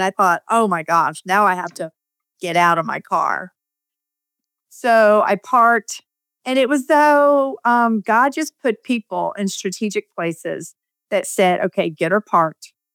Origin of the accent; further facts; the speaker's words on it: the South, United States; but I grew up in the South and really had only bad to non-experience with church people.